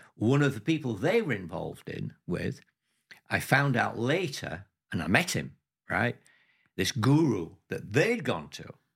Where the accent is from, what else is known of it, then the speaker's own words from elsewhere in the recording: Yorkshire and the Humber, United Kingdom; because I was born and bred in Yorkshire. I was a real Yorkshireman, loved the countryside and so on.